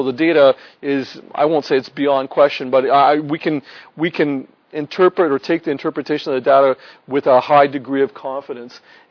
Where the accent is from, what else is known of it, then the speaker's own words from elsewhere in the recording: Canada; and yes, I'm Canadian, and we won the hockey game, yay.